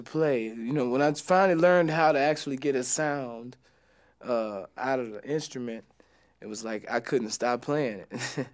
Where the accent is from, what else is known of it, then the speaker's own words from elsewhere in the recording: Waco, Texas, United States; born there; Right. I was born in Waco.